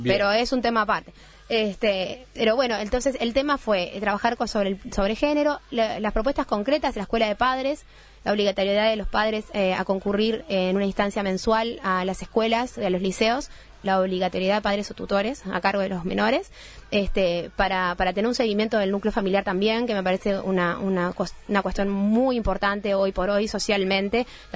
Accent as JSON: {"language": "Spanish", "country": "Uruguay", "said": "nosotros somos, el uruguayo somos personas inteligentes, somos pocos"}